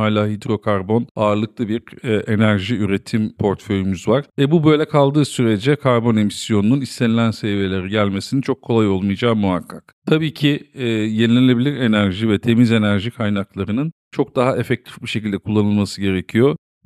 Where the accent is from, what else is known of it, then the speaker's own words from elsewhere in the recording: Denizli, Turkey; Ben Denizli'yim aslen. Gerçi her ne kadar orada çok az bir yıl süre orada geçirmiş olsam da.